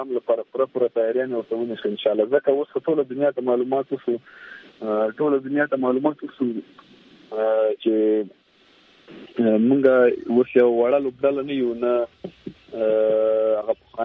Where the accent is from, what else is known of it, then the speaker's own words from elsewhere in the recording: Logar, Afghanistan; د لوګر ولایت د پلیالم ولسوالۍ او د پدخوا بشانۍ په نوم کلی ده او په قوم مومند یم، افغان یم.